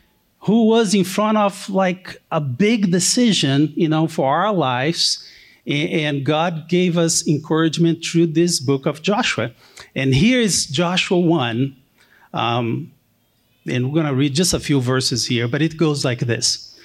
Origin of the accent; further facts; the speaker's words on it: Brazil; they planted the church in Brazil, in my hometown, where I started attending when I was 17 years old